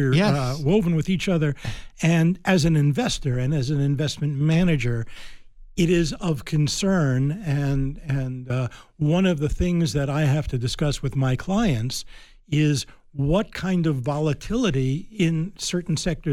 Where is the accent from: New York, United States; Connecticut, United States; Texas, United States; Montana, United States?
New York, United States; For instance, I mean, I grew up in New York.